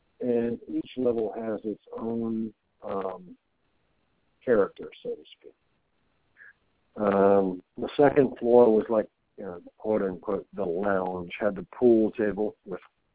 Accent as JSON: {"language": "English", "region": "the South", "country": "United States", "said": "You know, even though I'm from the South, you know, it's not like I walk around with neon on. But when I speak, I think it kind of shows."}